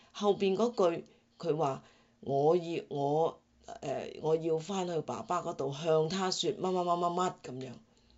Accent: China; 係我哋中國人更加明白集體文化嚇。

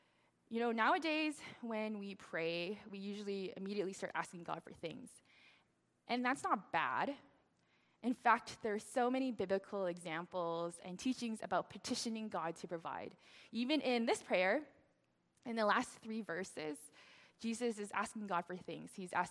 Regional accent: Regina, Saskatchewan, Canada; I grew up in Regina, Saskatchewan, and meaning that all my neighbors were non-Chinese.

